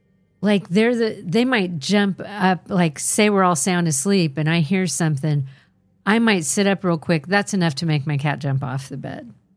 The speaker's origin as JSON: {"language": "English", "town": "Georgetown", "region": "South Carolina", "country": "United States", "tie": "born or raised there", "said": "I grew up in Georgetown, South Carolina, which is an old town with more ghost stories than you can count."}